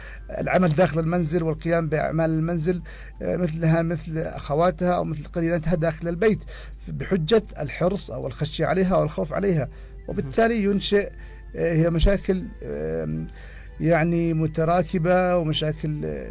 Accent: Yemen; للأسف احنا عندنا في اليمن مشكلة واعتبرها مشكلة مزمنة

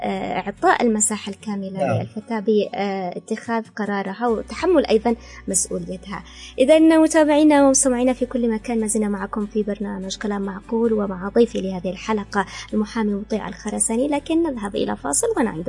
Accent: Yemen; نحن كمجتمع يمني نؤمن بها بشكل كبير جدا

